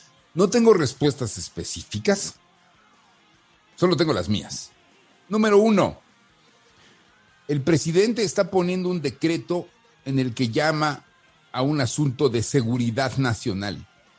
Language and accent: Spanish; Mexico; Yo soy un soldado mexicano sorteado con bola negra a las órdenes de mi general